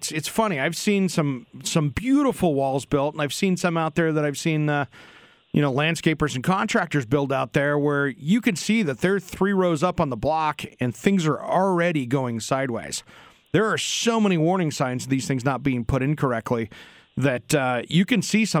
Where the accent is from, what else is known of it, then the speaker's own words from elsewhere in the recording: Richland, Washington, United States; because I grew up in the Tri-Cities, went to Kamiokan High School and lived in Richland, and I know that place very well.